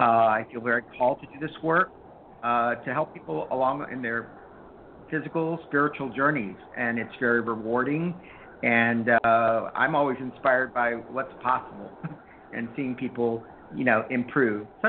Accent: United States; I think like most people growing up in the United States, many of us have intuitive gifts

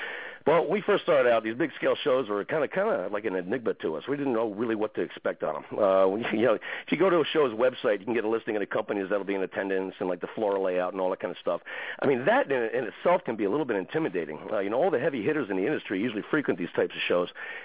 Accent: New Jersey, United States; Hey, why not? We're from Jersey.

